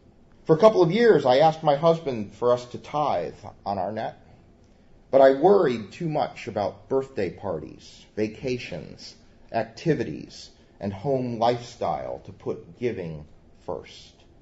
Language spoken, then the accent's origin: English; Midwest, United States; It's one of my great memories growing up in the Midwest is driving through driving through farmland with the rows of corn